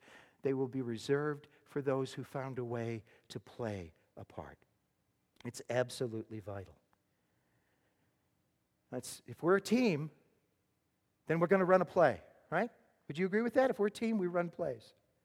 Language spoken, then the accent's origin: English; Massachusetts, United States; My defense, I grew up in Massachusetts, northeastern Massachusetts.